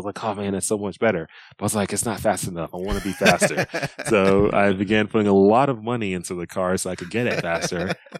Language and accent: English; Dallas, Texas, United States; You know, when I was growing up, originally I'm from Dallas, Texas. Both of my parents had immigrated from Nigeria to the U.S.